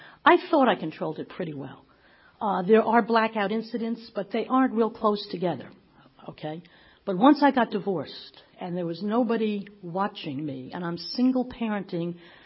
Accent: New Jersey, United States; I grew up in North Jersey, metropolitan New York.

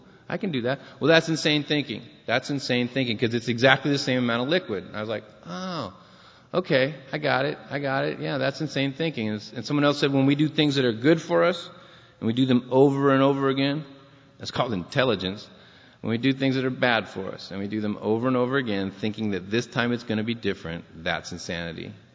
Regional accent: San Diego, California, United States; You know, I was raised on welfare in San Diego, and, you know, I remember commodities way back before food stamps.

